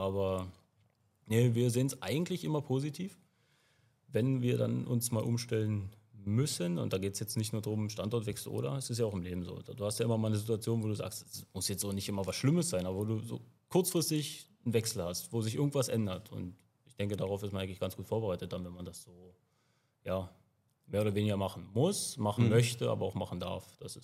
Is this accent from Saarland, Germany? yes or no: no; Brandenburg, Germany; also born or lived in Weißwasser; Ja, aus dem Osten der Republik. Ich bin in Weißwasser bin ich, habe ich Schützenlaufen gelernt, bin ich sportlich ja groß geworden, komme aber eigentlich aus Brandenburg, muss man vielleicht dazu sagen. Jetzt nicht weit weg, aber da liegen quasi meine Wurzeln.